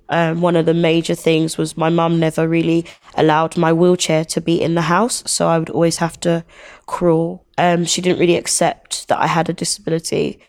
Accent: Nigeria; My mum is from Nigeria, so I'm Nigerian. Both my parents are from Nigeria.

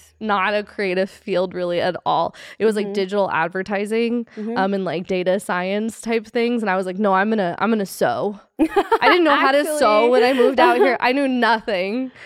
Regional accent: Las Vegas, Nevada, United States; also born or lived in Louisiana; So when I was growing up, I was born in Louisiana, and we moved to Vegas when I was like in third grade.

